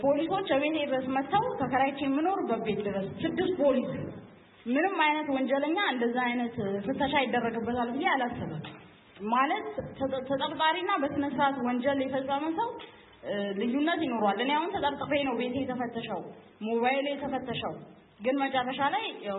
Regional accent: Dire Dawa, Ethiopia; እኔ ድሬዳዋ ነው የተወለድኩት ያደግኩት

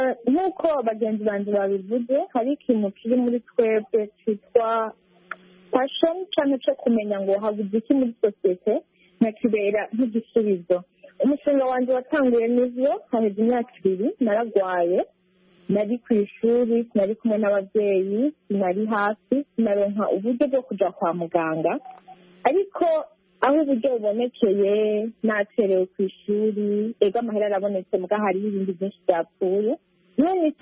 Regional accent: Burundi; I'm Burundian, I'm 22 years old

